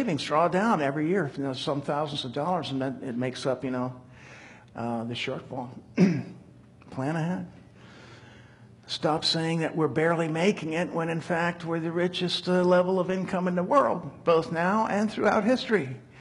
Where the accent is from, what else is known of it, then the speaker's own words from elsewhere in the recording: Scotland, United Kingdom; Some people say maybe I just come by this because I'm Scottish